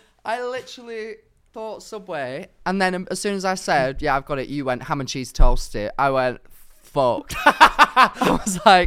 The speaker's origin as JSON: {"language": "English", "country": "Ireland", "moved": "as an adult", "lives_now": "Liverpool, United Kingdom", "said": "I moved to Liverpool from Ireland for uni after a year and a half of being together, and we've been long distance ever since. I graduated uni last June and stayed in Liverpool because I love it so much"}